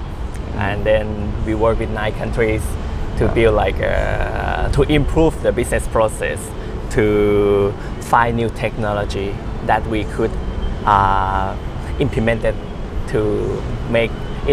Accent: Bangkok, Thailand; I'm from Bangkok, Thailand.

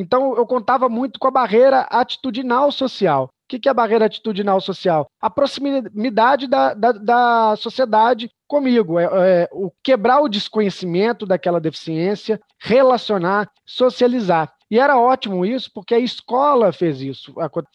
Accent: Ouro Preto, Minas Gerais, Brazil; now in Belo Horizonte, Brazil; eu tenho 31 anos de idade, né? Nasci numa cidade pequena, nasci em Ouro Preto. Na época, Ouro Preto é uma cidade que tem muita ladeira, uma cidade que sua topografia já não é favorável a uma pessoa que usuária de cadeira de rodas, que é o meu caso.

